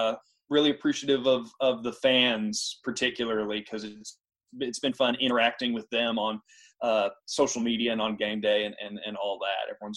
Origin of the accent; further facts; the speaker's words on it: Lubbock, Texas, United States; Yeah, so I'm originally from Texas. I grew up in Lubbock, and third generation legacy at Texas Tech.